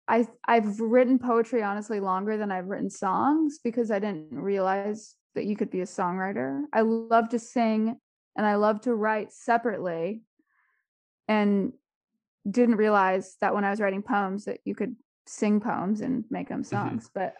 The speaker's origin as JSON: {"language": "English", "town": "Phoenix", "region": "Arizona", "country": "United States", "tie": "born or raised there", "said": "I'm born and raised in Phoenix, Arizona."}